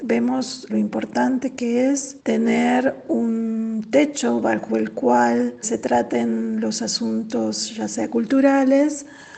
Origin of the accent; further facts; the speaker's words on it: Argentina; now in Leipzig, Germany; de Argentina, y en el año 2000 decidimos fundar